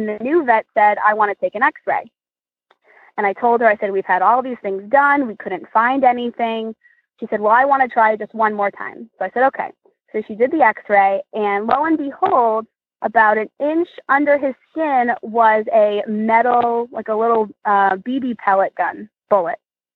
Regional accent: Ashland, Massachusetts, United States; I am from Ashland, Massachusetts.

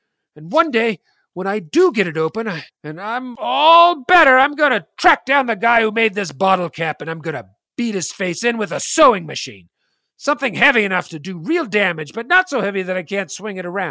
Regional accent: San Diego, California, United States; Now, for anyone growing up in San Diego at the time, you would know that Mr. Guy's Men's Shop was the finest men's shop in the whole town. It's where I shopped.

